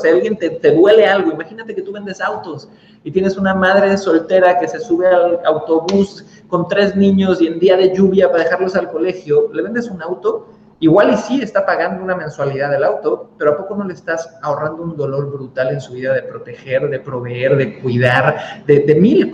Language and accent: Spanish; Cancún, Quintana Roo, Mexico; born there; yo soy nacido en Cancún, México. Mi padre es chileno, mamá mexicana.